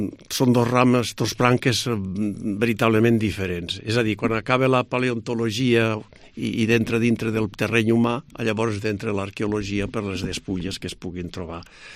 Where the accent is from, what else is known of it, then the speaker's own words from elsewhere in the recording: Lleida, Catalonia, Spain; born there; A Lleida, l'any 1946.